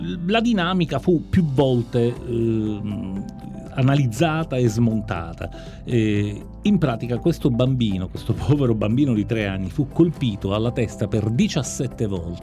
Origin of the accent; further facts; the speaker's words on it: Sicily, Italy; accent: Sicilian; una simpatica analogia con il nostro dialetto. Il dialetto siciliano